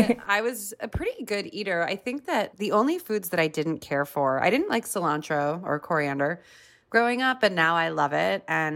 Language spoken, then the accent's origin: English; Los Angeles, California, United States; I grew up in California, in Los Angeles, and it was, you know, a lot of salmon and brown rice and asparagus and things like that, which I feel like are very Californian, stereotypically.